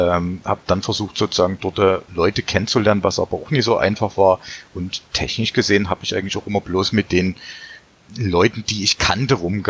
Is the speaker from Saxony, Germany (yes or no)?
yes; Dresden, Saxony, Germany; ich bin hier in Dresden geboren und lebe hier seit 38 Jahren. Noch ein paar Jahre älter bin ich, wo ich in anderen Ländern gelebt habe.